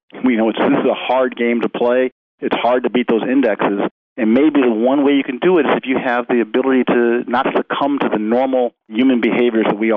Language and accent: English; Chicago, Illinois, United States; maybe because I grew up in Hyde Park, you know, part of the University of Chicago community